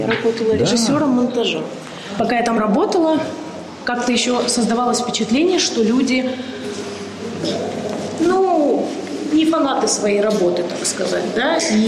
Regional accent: Krasnodar, Krasnodar Krai, Russia; moved away as an adult; also born or lived in Moscow; Я из Краснодара, но я жила в Москве очень долго.

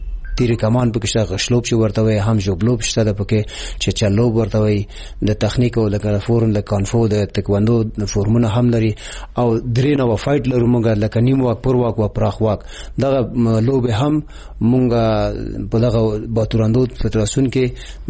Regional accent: Afghanistan; مونږ افغانان یو

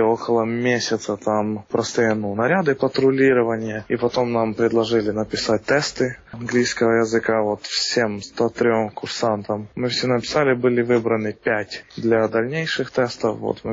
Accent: Ukraine; Это у нас одна родина была, Украина.

